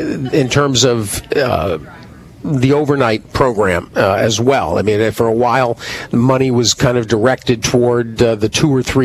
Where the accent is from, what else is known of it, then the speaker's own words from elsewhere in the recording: New York, United States; I mean, we're from New York, you know, living in New York